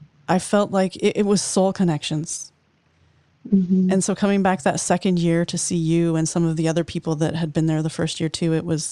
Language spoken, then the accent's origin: English; Edmonton, Alberta, Canada; So I'm from Edmonton, Canada